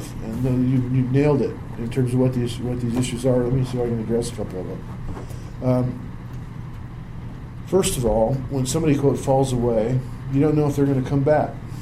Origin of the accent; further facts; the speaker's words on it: California, United States; Since I was from California, they figured we knew more about the future than they did.